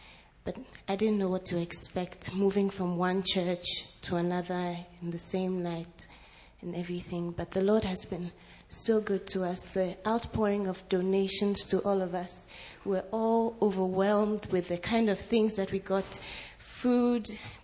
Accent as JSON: {"language": "English", "country": "Ghana", "said": "I'm from Ghana. It's in Africa, just to make sure."}